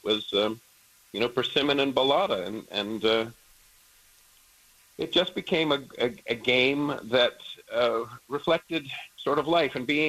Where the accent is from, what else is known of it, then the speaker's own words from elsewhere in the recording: Palm Springs, California, United States; Oh, yeah, I used to caddy in the Hope. I grew up in Palm Springs as a kid.